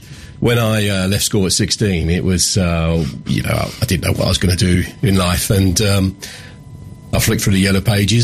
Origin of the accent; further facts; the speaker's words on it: Chatham, South East England, United Kingdom; born there; now in Strood, United Kingdom; I was born in Chatham.